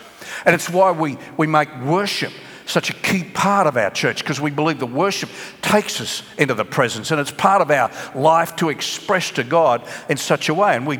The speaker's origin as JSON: {"language": "English", "region": "Queensland", "country": "Australia", "said": "about being a Queenslander"}